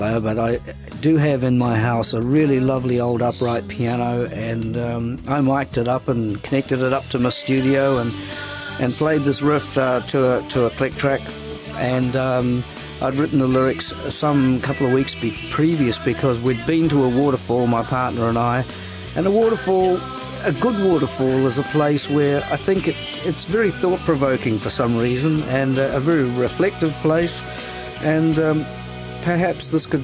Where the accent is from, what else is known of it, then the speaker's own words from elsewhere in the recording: Auckland, New Zealand; I'm talking about my song … You can probably tell by my accent, actually, that I'm from Auckland, New Zealand.